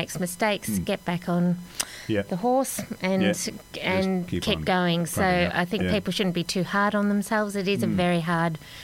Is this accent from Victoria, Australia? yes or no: yes; Kennedy's Creek, Victoria, Australia; No, I'm not from Timboon. I'm actually from Kennedy's Creek, so down the back of Lavers Hill. Near Chapel.